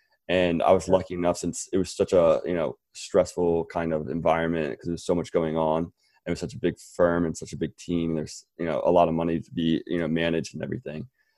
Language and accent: English; Philadelphia, Pennsylvania, United States; Cause he's also from the Northeast where I grew up in Philadelphia. He's from New York.